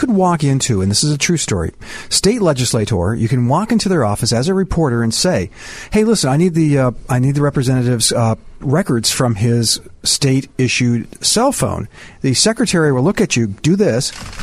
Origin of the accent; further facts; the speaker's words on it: Birmingham, Alabama, United States; I came here from Birmingham, Alabama, which is pretty much my hometown. Still have a house there.